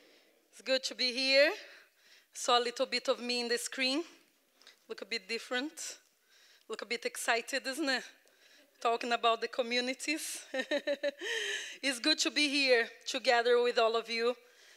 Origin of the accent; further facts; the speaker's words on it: Brazil; My background is I have grandparents that are Italian and Portuguese. And so I come from Brazil.